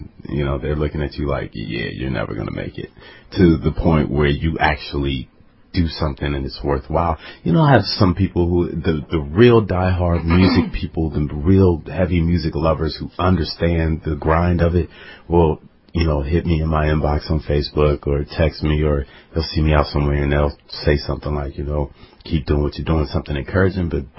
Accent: Youngstown, Ohio, United States; born there; Well, I was born in Youngstown. That's my spot, the Yo.

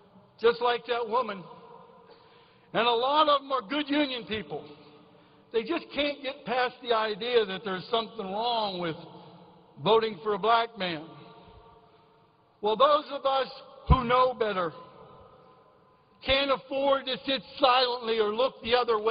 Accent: Nemacolin, Pennsylvania, United States; I went back to my hometown. I went back to my hometown in Nemacolin

